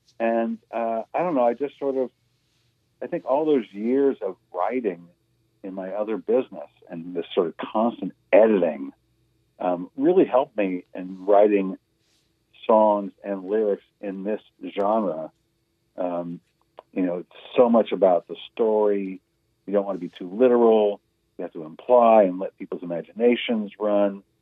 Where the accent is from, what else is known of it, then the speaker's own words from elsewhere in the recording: San Francisco, California, United States; And growing up in San Francisco was such a, you know, a hodgepodge of influences, again, sort of all mixed together.